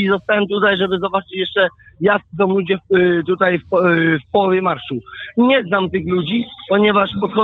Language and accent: Polish; Kalisz, Greater Poland Voivodeship, Poland; Ja jestem z Kalisza